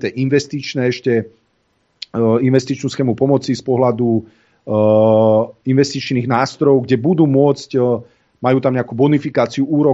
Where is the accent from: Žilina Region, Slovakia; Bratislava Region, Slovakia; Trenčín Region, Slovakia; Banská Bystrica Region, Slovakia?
Trenčín Region, Slovakia; Prievidza; ja som z Prievidze a si zoberte, že v Prievidzi bol veľký mesokombinát, fakt veľký mesokombinát a veľká mliekareň.